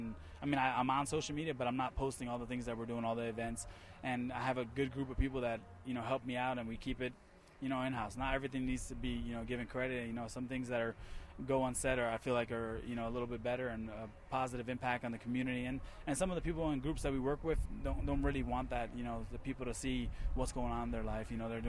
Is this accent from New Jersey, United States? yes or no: yes; New Jersey, United States; Yeah, I grew up in Jersey. I was a, you know, Mets fan.